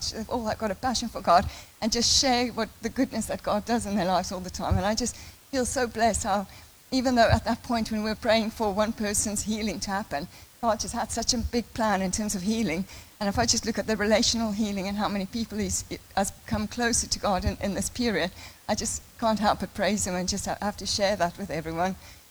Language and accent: English; South Africa; now in United Kingdom; I was raised in South Africa, went to Sunday school, Christian family, rebellious teenager, doesn't want to be confirmed in church, and listened to heavy metal, came to the UK